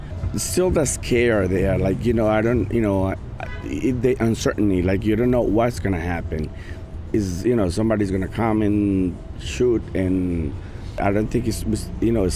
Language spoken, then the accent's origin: English; Colombia; I'm from Colombia.